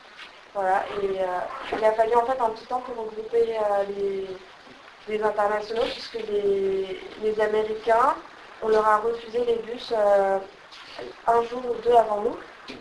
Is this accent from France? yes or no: yes; France; on nous a dit en tant que Français, ils ne nous arrêteraient rien du tout